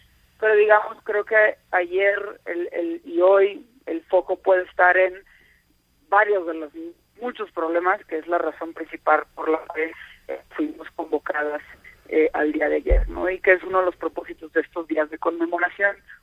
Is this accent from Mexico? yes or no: yes; Monterrey, Nuevo León, Mexico; yo que soy de Monterrey